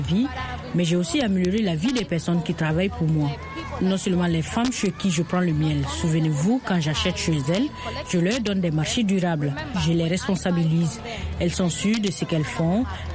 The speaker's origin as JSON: {"language": "French", "country": "Tanzania", "second_language": "French", "said": "Je viens de Tanzanie, la belle terre de Tanzanie."}